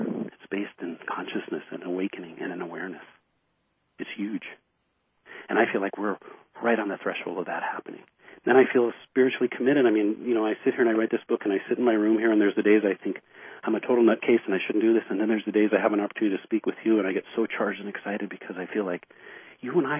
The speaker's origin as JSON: {"language": "English", "country": "United States", "said": "I mean, here I'm an American. I had never been there."}